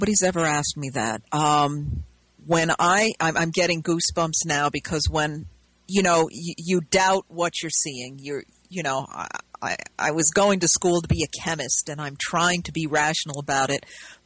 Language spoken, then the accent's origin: English; New York, United States; growing up in the Hudson Valley, everybody had sightings